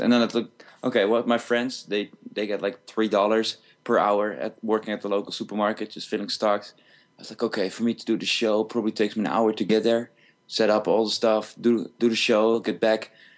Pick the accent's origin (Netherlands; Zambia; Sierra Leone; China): Netherlands; now in Las Vegas, United States; Right now, I'm in Las Vegas in the United States, but I'm from the Netherlands.